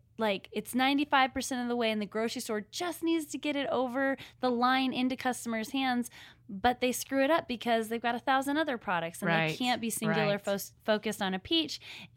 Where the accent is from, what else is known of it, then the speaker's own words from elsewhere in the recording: Seattle, Washington, United States; now in Nashville, United States; Like, I'm from Seattle. We are living in Nashville.